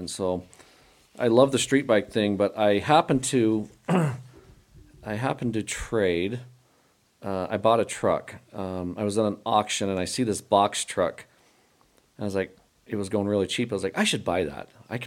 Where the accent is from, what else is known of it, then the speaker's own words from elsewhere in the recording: Cokeville, Wyoming, United States; So I grew up in Wyoming, a little town called Cokeville. Grew up on a ranch there